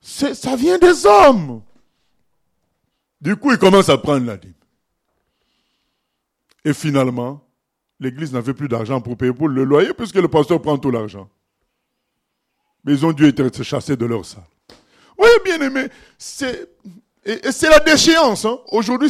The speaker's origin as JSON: {"language": "French", "country": "Nigeria", "said": "Non, moi, je viens du Nigeria."}